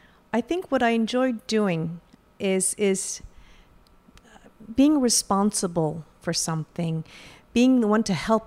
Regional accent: Montreal, Quebec, Canada; I grew up in Montreal, but I spend most of my time in Odonak. You see, my mom's First Nation, Abenaki, and my dad was Hungarian.

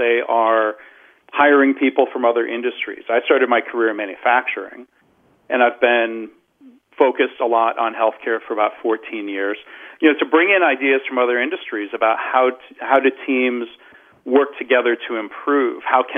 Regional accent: Detroit, Michigan, United States; I grew up in the Detroit area, if you and the listeners won't hold that against me.

